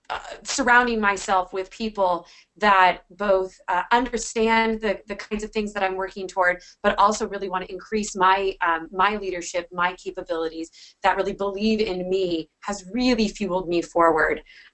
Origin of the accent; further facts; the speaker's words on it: Washington, United States; especially in my home state, at least of Washington State.